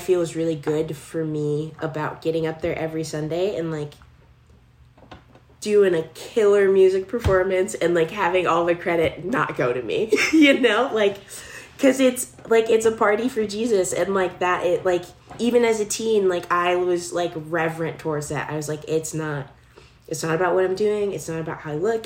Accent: Casa Grande, Arizona, United States; My hometown is like a farming town, like there are cows and cotton and like a high school

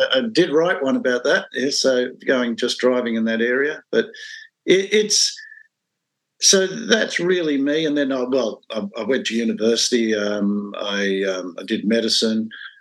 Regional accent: Rockhampton, Queensland, Australia; born there; I was born in Rockhampton in Queensland while my parents … were on tour.

